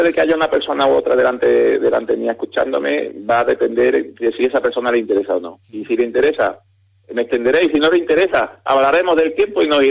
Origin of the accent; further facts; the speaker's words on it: Lora del Río, Andalusia, Spain; solamente en mi pueblo, en Lora del Río, se va a hacer en abierto